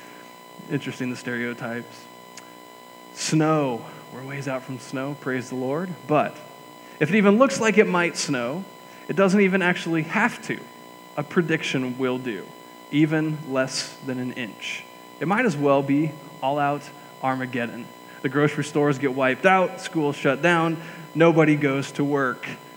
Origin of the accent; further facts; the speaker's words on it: Nebraska, United States; I grew up in Go Big Red country